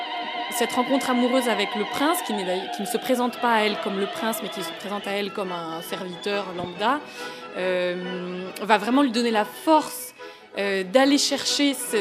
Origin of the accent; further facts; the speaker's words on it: Paris, Île-de-France, France; parce que je suis parisienne.